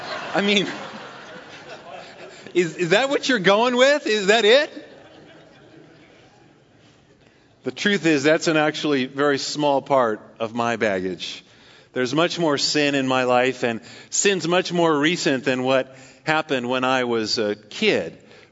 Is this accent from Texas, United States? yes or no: no; Paradise, California, United States; Growing up in Paradise, California, about 100 miles north of here